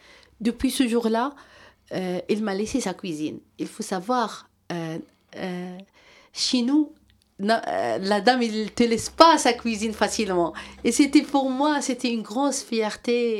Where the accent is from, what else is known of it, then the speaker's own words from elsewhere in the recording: Morocco; moved away as an adult; now in France; Moi, je suis née et grandie au Maroc. J'ai fait mes études là-bas.